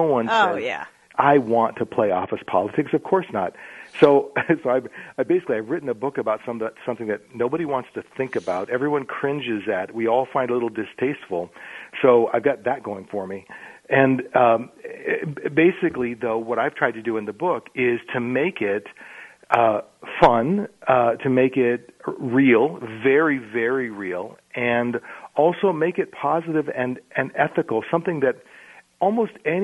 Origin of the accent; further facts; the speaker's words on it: North Dakota, United States; also born or lived in San Diego; now in Minneapolis, United States; I am from Minneapolis. I actually grew up in North Dakota and then moved to Minneapolis. Took a little side trip to San Diego for about 10 years and then eventually made my way back here.